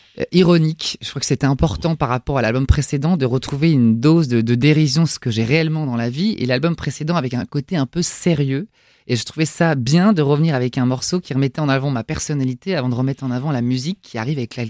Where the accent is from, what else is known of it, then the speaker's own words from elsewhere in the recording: Île-de-France, France; J'habite dans une maison, dans le 95, là où j'ai grandi, en fait.